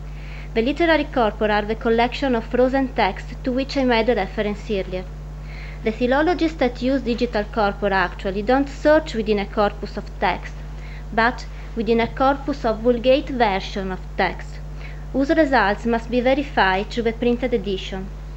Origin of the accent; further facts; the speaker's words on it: Veneto, Italy; I came from Italy, near Venice